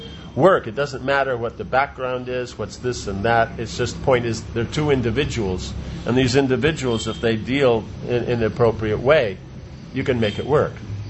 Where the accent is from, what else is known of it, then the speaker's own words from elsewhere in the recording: Hungary; English is a second language; I think I come from Hungary